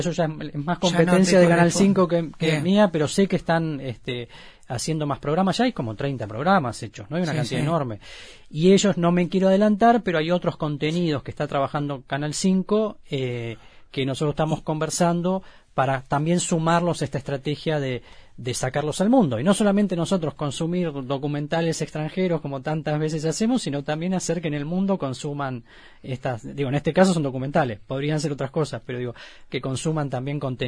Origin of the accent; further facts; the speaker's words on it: Argentina; now in Uruguay; ya porto con orgullo el pasaporte de este país. Pero aparte porque como buen argentino estamos enamorados de Uruguay.